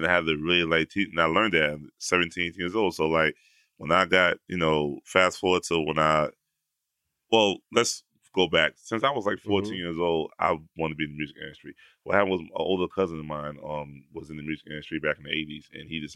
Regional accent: Queens, New York, United States; So ironically, I'm from Howard, Queens.

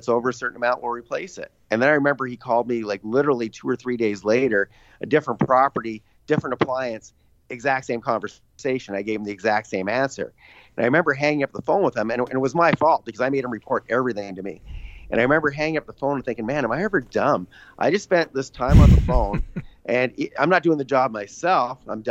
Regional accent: Canada; I'm Canadian

